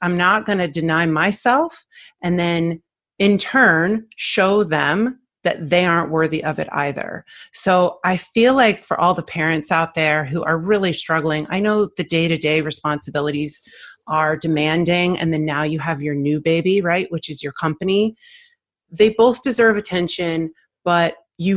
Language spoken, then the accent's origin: English; St. Louis, Missouri, United States; also born or lived in Chicago; I grew up in St. Louis, but I lived in Chicago for 15 years.